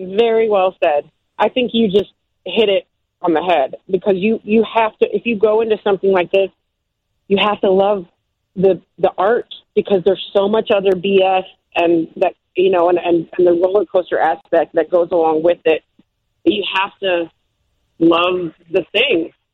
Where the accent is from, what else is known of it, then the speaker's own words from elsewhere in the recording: Midwest, United States; But also Famish refers to my life because I'm from the Midwest. I'm a, you know, working class background.